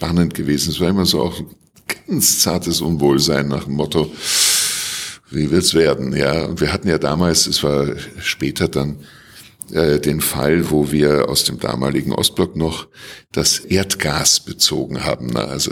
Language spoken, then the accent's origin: German; Vienna, Austria; ich bin in Wien aufgewachsen, das wissen vielleicht der eine oder andere.